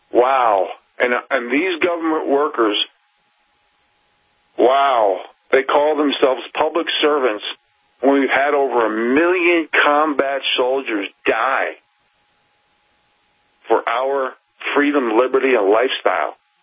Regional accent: New York, United States; Heck, I'm from New York. Even though I lost most of it, it still comes out when I have beers with my buddies from New York and New Jersey.

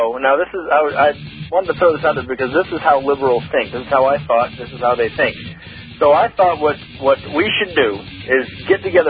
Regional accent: Florida, United States; Well, I'm from Florida, like you guys, and I'm from the touristy part of Florida, Central Florida, around the House of the Mouse.

